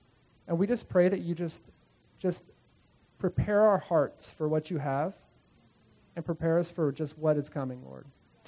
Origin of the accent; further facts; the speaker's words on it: Bakersfield, California, United States; We're from Bakersfield, by the way. Send two kids from California all the way to Peru, to the middle of the Amazon jungle, for 30 people.